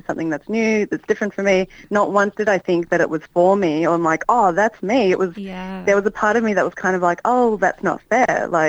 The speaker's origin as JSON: {"language": "English", "town": "Melbourne", "region": "Victoria", "country": "Australia", "tie": "born or raised there", "said": "Yeah, so I grew up in Melbourne"}